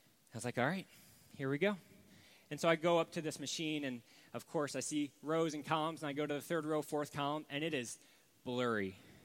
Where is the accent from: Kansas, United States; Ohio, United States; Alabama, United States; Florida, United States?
Ohio, United States; And I grew up in Ohio, and it was just kind of this thing. Yep, that's the state.